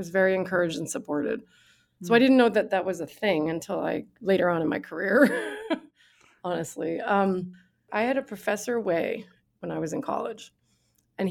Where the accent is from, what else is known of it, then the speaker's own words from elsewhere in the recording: New Jersey, United States; moved away as an adult; also born or lived in New York City, United States; now in Seattle, United States; I was raised in New Jersey. And from there, I went to school at Lehigh University in Pennsylvania and made my way cross country to Seattle, where I live now.